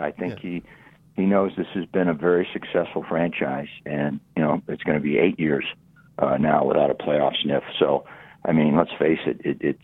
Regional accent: Toledo, Ohio, United States; moved away as an adult; now in Phoenix, United States; I came from Toledo back in the late 80s. Toledo had more downtown action than the city of Phoenix.

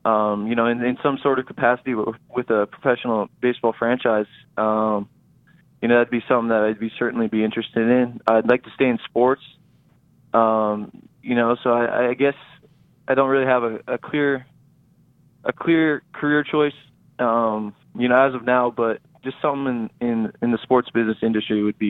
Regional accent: Chandler, Arizona, United States; born there; being as I was born in Chandler

